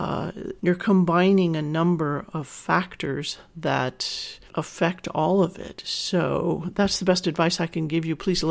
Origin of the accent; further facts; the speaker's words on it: the South, United States; I'm from the South, and I'm shy by nature.